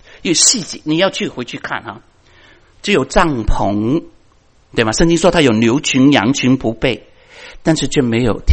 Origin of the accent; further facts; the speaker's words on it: China; 我是中国人，他为什么当我是日本人呢？